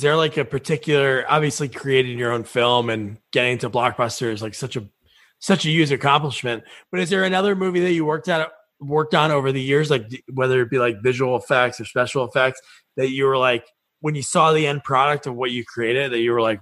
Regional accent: New Jersey, United States; also born or lived in Portland, Oregon; Yeah, me and my wife, I'm from New Jersey. We're back in New Jersey, but we lived in Portland, Oregon for 3 years.

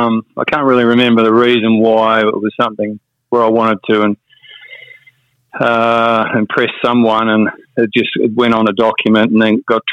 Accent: New Zealand; Well, New Zealand, you got your driver's license at 15, so it was a no-brainer.

